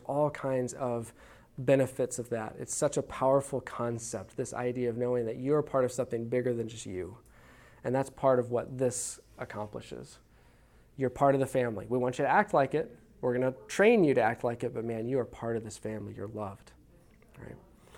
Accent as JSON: {"language": "English", "region": "Texas", "country": "United States", "tie": "born there", "said": "And I said, but we're from Texas. I was born in Texas, you know."}